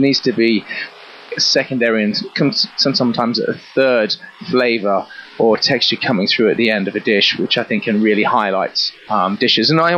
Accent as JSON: {"language": "English", "country": "Australia", "lives_now": "London, United Kingdom", "said": "Even though I'm Australian"}